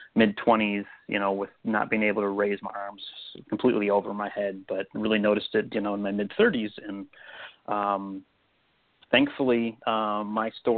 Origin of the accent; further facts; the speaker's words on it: Crystal Lake, Illinois, United States; I'm from the Chicagoland area, so the northwest suburbs out in Crystal Lake.